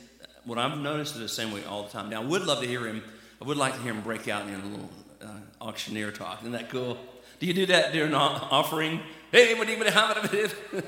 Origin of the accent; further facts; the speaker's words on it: Arkansas, United States; We grew up in Arkansas, and Jan and I got married real young.